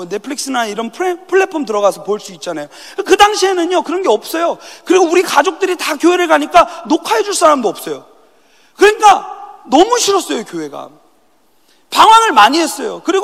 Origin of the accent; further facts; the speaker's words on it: South Korea; 근데 한국에서요, 제가. 한국에서 자랐는데